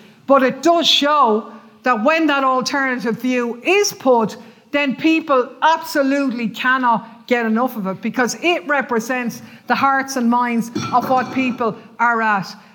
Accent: Ireland; People used to say, where are you from? Oh, are you from England? Are you from America? No, we're not. We're from Ireland.

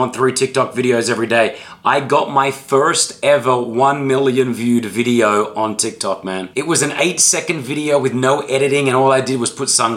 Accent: Australia; now in Dubai, United Arab Emirates; I'm an Australian Lebanese guy

